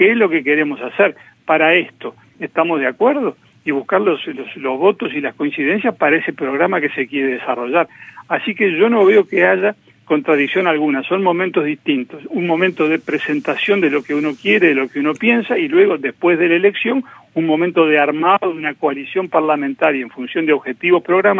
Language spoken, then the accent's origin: Spanish; Uruguay; nosotros como uruguayos